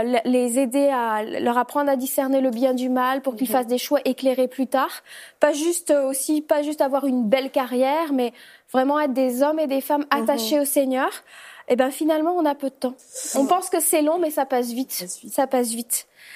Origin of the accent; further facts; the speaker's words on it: Orchies, Hauts-de-France, France; born there; Je suis née dans une petite ville qui s'appelle Orchy, où on fabrique de la chicorée qui est exportée